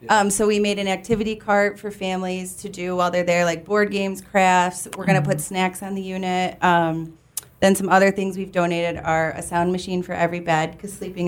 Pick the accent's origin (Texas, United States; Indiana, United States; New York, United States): New York, United States; Penfield; So I was lucky because we're from Penfield.